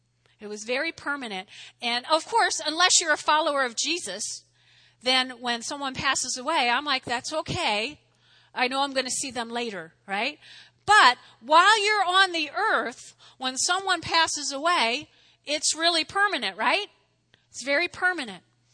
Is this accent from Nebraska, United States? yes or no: no; New Jersey, United States; y'all know I grew up in North Jersey, but my grandparents were in Brooklyn